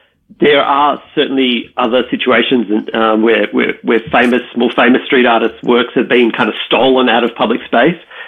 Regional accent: Melbourne, Victoria, Australia; I had the, the good fortune of growing up in Melbourne at a time when, in the late 80s and early 90s

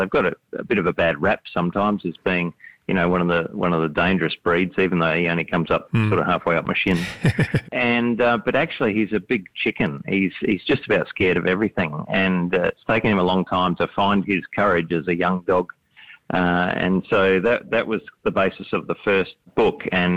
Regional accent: Australia; once we became Australians of the Year in 2019

